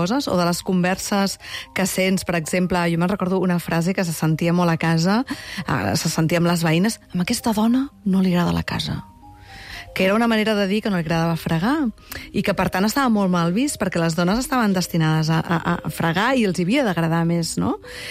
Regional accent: Tarragona, Catalonia, Spain; és un viatge de la nena de pis que sóc jo, de Tarragona

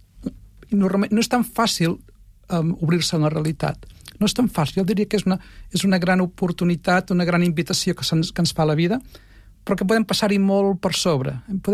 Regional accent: Catalonia, Spain; jo soc d'Osona

